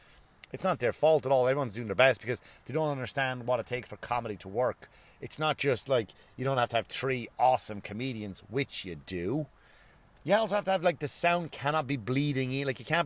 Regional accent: Ireland; it's okay for me because I'm from Ireland, and I guess I do have an appreciation of my country, my culture

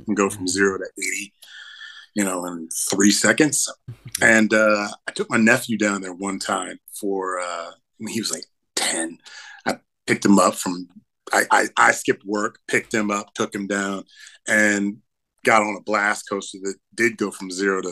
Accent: Virginia, United States; I grew up in Virginia, and so we had this spot called King's Dominion, which was down by Richmond

